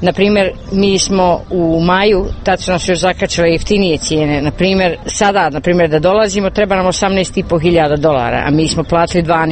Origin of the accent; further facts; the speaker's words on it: Tasmania, Australia; Iz Tasmanije, tačno.